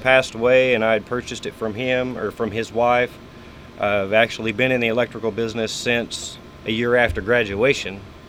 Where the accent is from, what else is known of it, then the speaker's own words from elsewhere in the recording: Dewey, Oklahoma, United States; Well, I'm originally from Dewey. I grew up there, was educated there my entire school years, and then moved off to Tulsa for a year or so. Moved back to this great town and been here ever since.